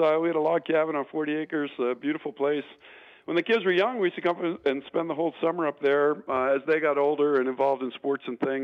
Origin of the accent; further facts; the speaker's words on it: Manitowoc, Wisconsin, United States; Yeah, you know, I grew up in Manitowoc, right down the road from you guys, and grew up cheering for the Badgers and cheering for the Packers